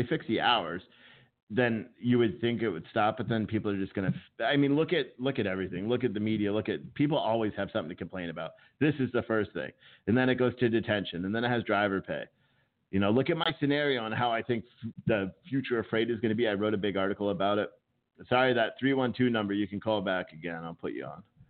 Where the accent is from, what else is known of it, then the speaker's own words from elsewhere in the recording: New Jersey, United States; And I was from Jersey and I saw the trucks that were on the road there.